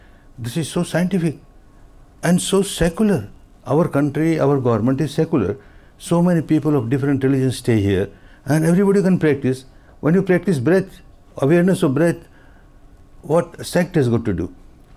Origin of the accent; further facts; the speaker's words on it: Myanmar; moved away as an adult; now in India; My third course or fourth course in India when I came from Burma